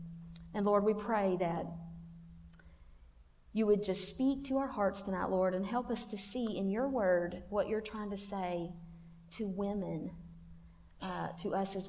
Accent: Leesville, South Carolina, United States; I am married. My husband's a pastor. We're from Leesville, South Carolina.

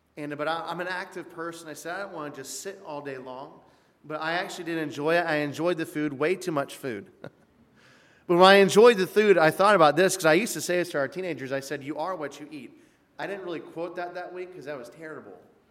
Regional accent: Midwest, United States; now in South Florida, United States; But I grew up in the Midwest. I moved 10 places before college. And when I came here to South Florida, I came to intern in South Florida.

